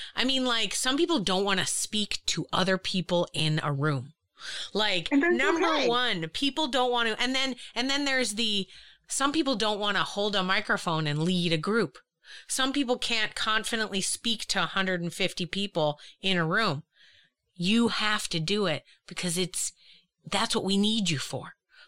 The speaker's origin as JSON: {"language": "English", "town": "Boston", "region": "Massachusetts", "country": "United States", "said": "I'm from Boston. Yeah. We make fun of everything."}